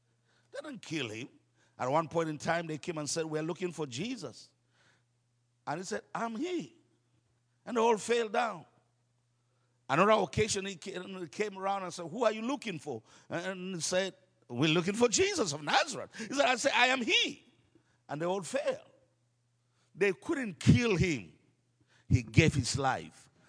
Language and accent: English; Northern Nigeria, Nigeria; I come from the Islamic part of Nigeria. Pastor Larry has preached in our church a few times. And where I come from, Islam is strong.